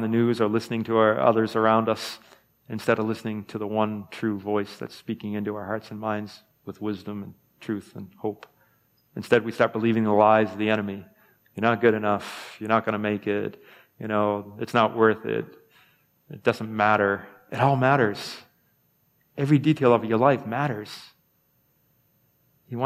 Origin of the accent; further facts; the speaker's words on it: New England, United States; Sometimes I think maybe it's just because maybe we're from New England and a lot of us maybe grew up Catholic